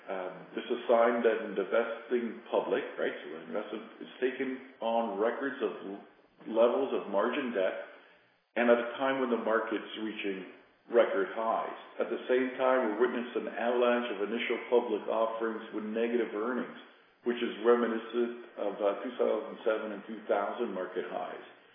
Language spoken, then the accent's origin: English; Canada; Okay, we'll start with Canada, being Canadian ourselves.